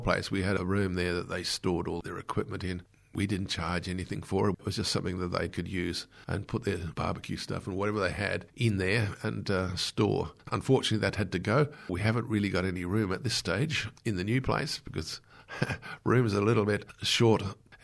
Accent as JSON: {"language": "English", "town": "Alawoona", "region": "South Australia", "country": "Australia", "tie": "born or raised there", "also_born_or_lived": "Taylor Bend", "said": "Just happened to live there years ago in my youth. I was born in Taylor Bend, but my parents were in the railways, and it was a railway town, Alawoona."}